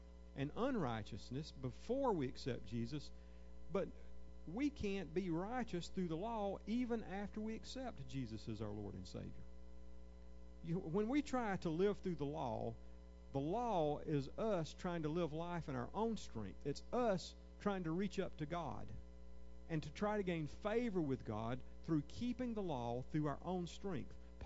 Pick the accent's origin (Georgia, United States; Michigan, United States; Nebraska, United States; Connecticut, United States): Georgia, United States; Now, I grew up near Lake Lanier, so I'll use Lake Lanier.